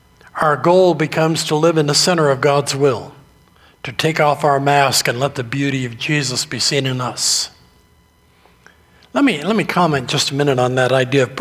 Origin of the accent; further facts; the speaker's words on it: New England, United States; Growing up in New England, one of my daily chores in season was to go out in front of our house and pick up any of the apples